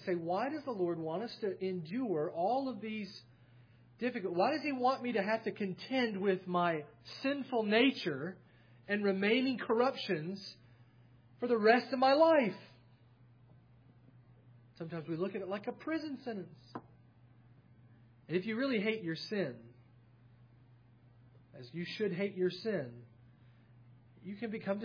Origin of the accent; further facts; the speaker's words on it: Savannah, Georgia, United States; I'm from Savannah